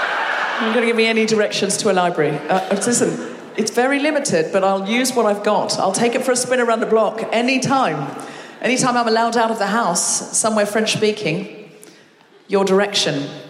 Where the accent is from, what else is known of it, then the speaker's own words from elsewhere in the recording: Australia; moved away as an adult; now in United Kingdom; I'm telling you, she was also, much like me, the creation of an imaginative Australian woman.